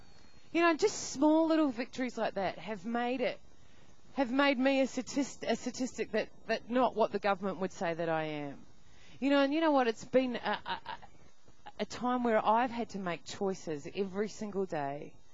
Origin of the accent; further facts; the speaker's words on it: New Zealand; moved away; And they were at high school back in New Zealand. I'm from New Zealand.